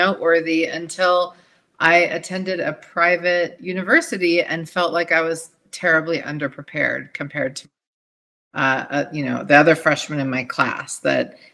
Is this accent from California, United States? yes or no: yes; Burbank, California, United States; I grew up in Burbank, California, in Los Angeles in the 80s.